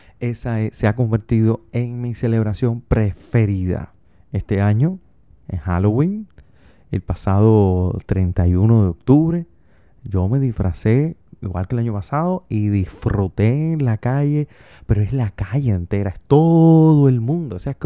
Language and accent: Spanish; Cuba; Porque en la esencia, todos somos cubanos. Todos. Y amamos nuestra cultura y la defendemos.